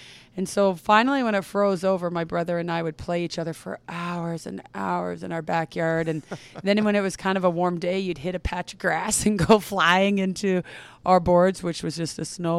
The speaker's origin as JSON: {"language": "English", "town": "Streetsville", "region": "Ontario", "country": "Canada", "tie": "born or raised there", "said": "Growing up in Toronto, a town called Streetsville, just outside of Toronto, probably 45 minutes away from Toronto."}